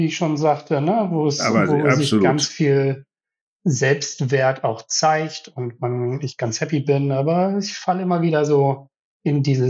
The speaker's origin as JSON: {"language": "German", "town": "St. Peter-Ording", "region": "Schleswig-Holstein", "country": "Germany", "tie": "born or raised there", "also_born_or_lived": "Hamburg", "said": "bin in Hamburg geboren. Wir sind dann aus Hamburg weggegangen, nach St. Peter-Ording, wo ich groß geworden bin."}